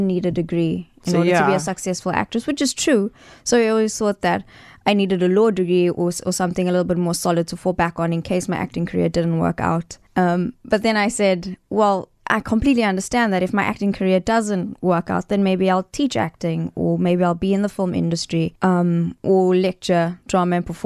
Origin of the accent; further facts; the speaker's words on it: Durban, KwaZulu-Natal, South Africa; Well, I grew up in Durban. I'm a Durban girl. I grew up in Sherwood. I went to Durban Girls High. I went to Bria Primary. I've lived here my whole life.